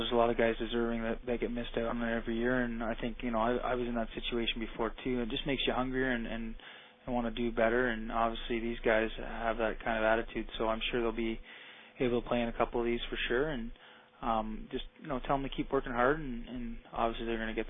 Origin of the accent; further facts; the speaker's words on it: Ottawa, Ontario, Canada; I'm born and raised in Ottawa, so just up the road